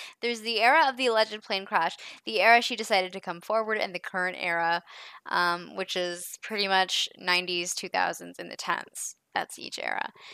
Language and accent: English; Canada; I am a Canadian.